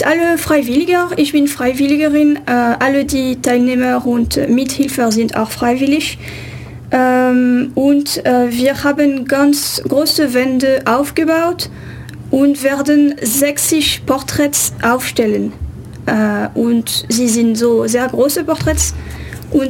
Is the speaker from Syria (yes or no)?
no; France; German is a second language; Ich bin ursprünglich aus Frankreich